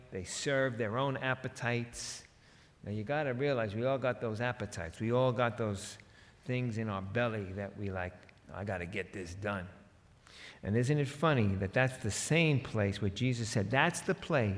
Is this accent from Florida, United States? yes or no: no; New York, United States; accent: New York; I know my New York accent, that makes it sound funny, right?